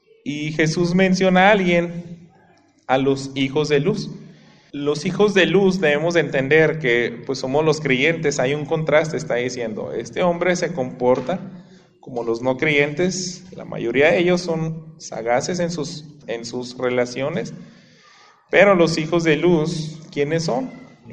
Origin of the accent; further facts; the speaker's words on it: Mexico; Nosotros como mexicanos, yo creo que en cualquier parte del mundo lo vemos en asambleas políticas.